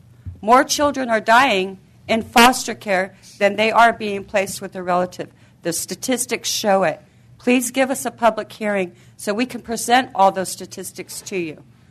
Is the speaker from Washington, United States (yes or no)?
no; California, United States; I'm from Monterey County, California.